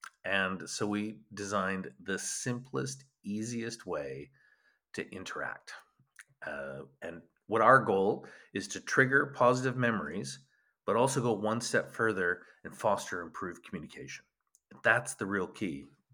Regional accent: Calgary, Alberta, Canada; I grew up in Calgary.

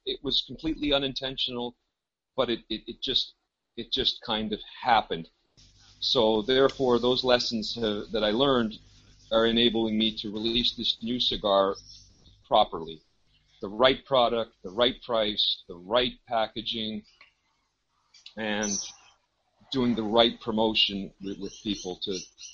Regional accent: Canada; I'm Canadian

